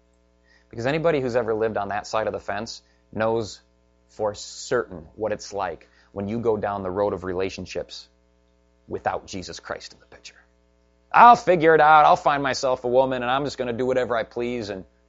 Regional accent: Wisconsin, United States; I grew up in West Central Wisconsin, and that's Dairyland down there.

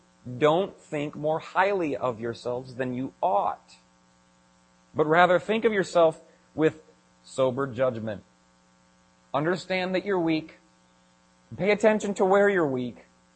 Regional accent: Illinois, United States; I'm not from Wisconsin. From Illinois. We talk way different there.

